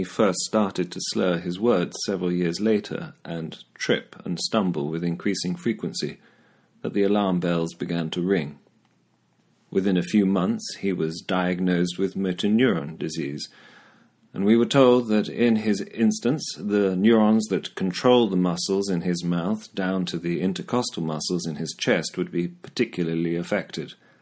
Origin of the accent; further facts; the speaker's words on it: Oxford, South East England, United Kingdom; my father was very proud of being Welsh. On a Saturday afternoon during winter, though growing up in Oxford